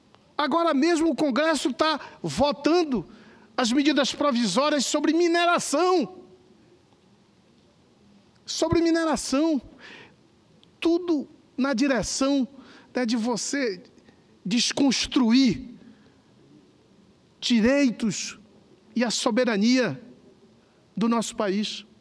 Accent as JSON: {"language": "Portuguese", "region": "Amazon", "country": "Brazil", "said": "Eu venho lá da Amazônia"}